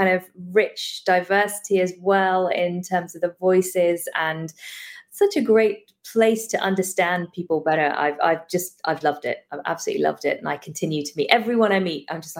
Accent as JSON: {"language": "English", "town": "Eastbourne", "region": "South East England", "country": "United Kingdom", "said": "So I'm from a town called Eastbourne, which is directly south of London on the coast. So I live really close to the sea"}